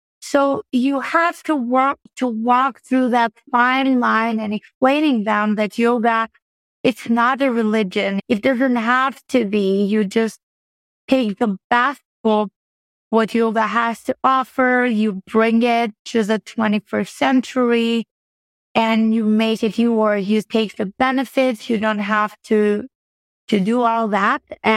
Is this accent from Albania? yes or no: yes; Albania; I was born in Albania and I came from a very poor country, communist country.